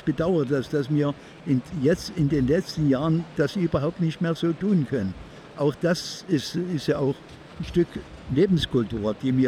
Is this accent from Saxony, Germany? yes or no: yes; Kunersdorf, Saxony, Germany; Aber ich bin eigentlich natürlich in der Randzone von Dresden. Ich bin in Kunersdorf, ist mein Heimatdorf gewesen, war seine Baugeschäft meines Vaters. Und da bin ich in Schönfeld die Grundschule gegangen.